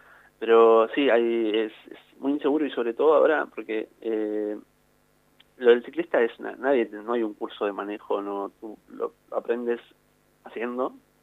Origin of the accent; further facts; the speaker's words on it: Chile; now in La Plata, Argentina; Y soy de Chile, no sé si cabe mencionar.